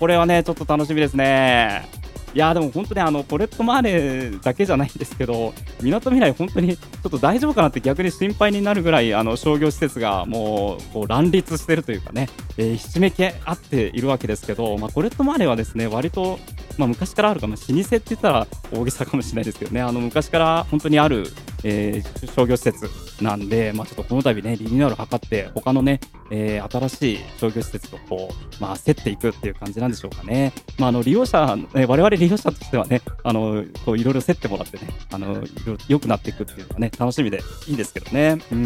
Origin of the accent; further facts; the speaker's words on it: Yokohama, Kanagawa, Japan; 私あの実はですね横浜出身、横浜在住なもんです、もう36年、横浜にあの間いなくなったりはしてましたけどね、ほぼ、まあ、横浜で、ずっと生きてきた人間なんですけれども